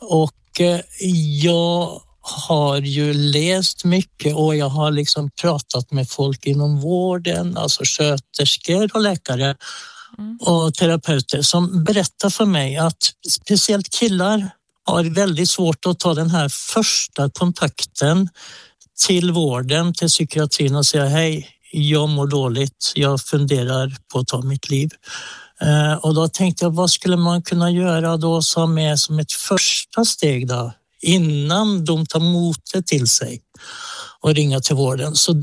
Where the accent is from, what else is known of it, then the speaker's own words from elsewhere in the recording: Norway; now in Falköping, Sweden; jag är egentligen inte från Falköping, utan jag är ju norrman, så jag kommer ifrån Norge då.